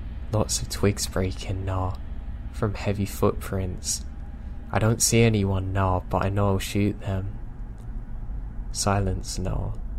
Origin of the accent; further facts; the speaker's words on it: California, United States; My hometown is super tiny and has a fairly popular ski resort on the western side of town.